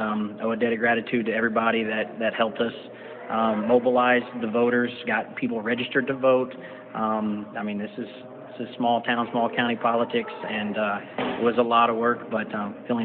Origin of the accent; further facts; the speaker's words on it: Boonville, United States; Boonville's my hometown. I know every street and every alley, and this is where I plan to spend the rest of my life, serving citizens of Boonville.